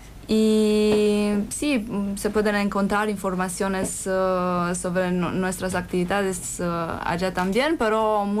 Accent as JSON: {"language": "Spanish", "country": "Romania", "second_language": "Spanish", "moved": "yes", "lives_now": "Rosario, Argentina", "said": "somos 8 voluntarios de Rumania acá"}